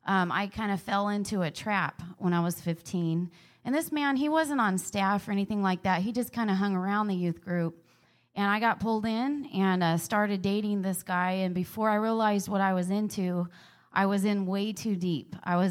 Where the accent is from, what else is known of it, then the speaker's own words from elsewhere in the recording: Fresno, California, United States; We're from Fresno, California area, by the way.